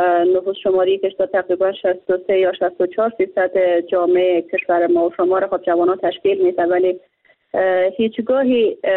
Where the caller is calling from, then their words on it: Bamyan, Afghanistan; از ولایت بامیان هستم،